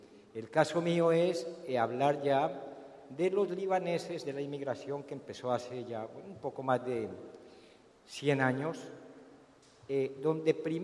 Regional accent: Colombia; yo soy escritor colombiano, les explicaba, es mi idioma. Yo nací en Colombia y es el país que me dio la nacionalidad y las posibilidades de trabajo, ¿no?

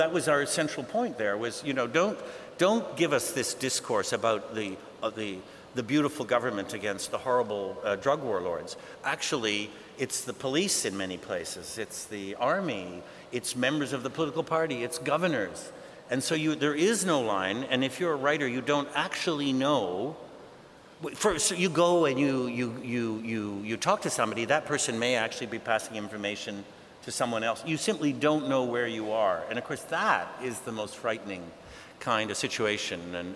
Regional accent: Canada; but wait a minute, I'm a Canadian.

